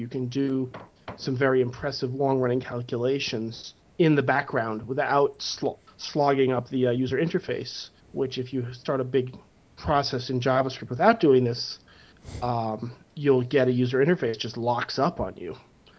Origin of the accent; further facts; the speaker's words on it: Boston, Massachusetts, United States; So let's see. I grew up in Boston.